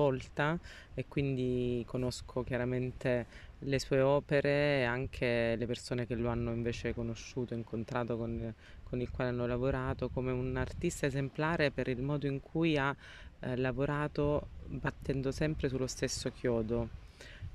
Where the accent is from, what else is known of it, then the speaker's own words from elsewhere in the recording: Giulianova, Abruzzo, Italy; io sono originaria di Giulianova